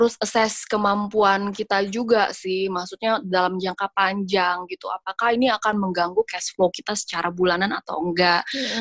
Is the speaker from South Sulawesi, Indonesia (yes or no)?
no; Jakarta, Indonesia; kalau kita orang Jakarta mungkin sekitaran Jakarta mungkin susah ya untuk dapat yang benar-benar kayak perumahan gitu.